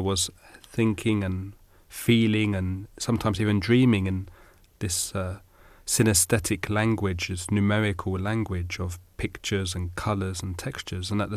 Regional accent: London, United Kingdom; I was born in Britain, raised in London. Both my parents spoke English, only English at home.

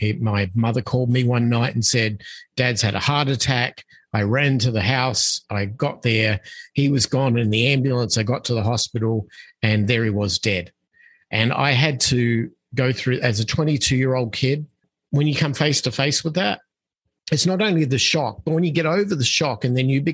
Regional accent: Australia; I come from Australia. I come from a town where I was raised in the 60s and the 70s

